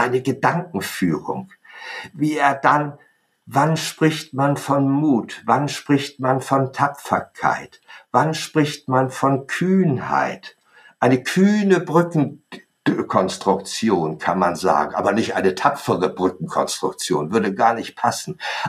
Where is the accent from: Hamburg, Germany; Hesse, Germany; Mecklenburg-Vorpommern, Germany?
Hamburg, Germany; Oh, ich bin ja im Krieg noch geboren. 1944 fielen die Bomben jede Nacht auf Hamburg. Wir mussten jede Nacht da in den Luftschutzbunker, um zu überleben.